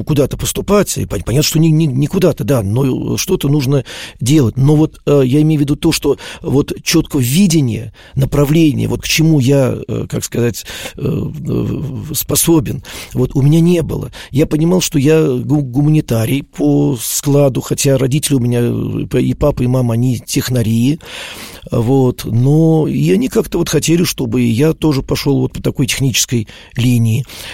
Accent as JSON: {"language": "Russian", "region": "Moscow", "country": "Russia", "tie": "born there", "said": "я уже родился, когда мы жили в Выхино, тогда Ждановская была, Ждановская, Ташкентская улица была."}